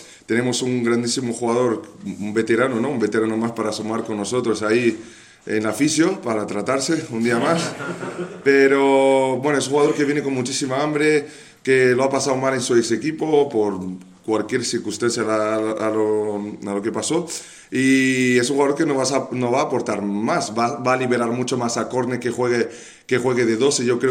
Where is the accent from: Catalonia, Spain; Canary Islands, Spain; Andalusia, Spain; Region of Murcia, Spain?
Region of Murcia, Spain; Murcia; born there; Yo también soy nacido en Murcia, pero la gente no lo sabe